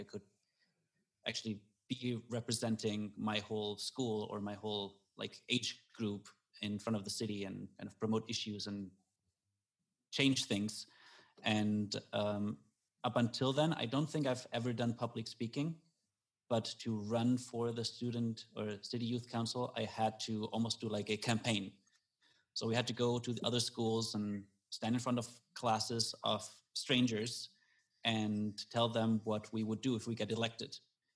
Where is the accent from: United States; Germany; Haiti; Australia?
Germany; So as you said, I grew up in Germany and I was and still am an only child.